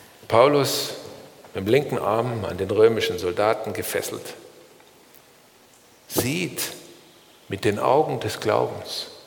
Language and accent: German; Wangen im Allgäu, Baden-Württemberg, Germany; born there; geboren in Wangen im Allgäu am 8.12.1964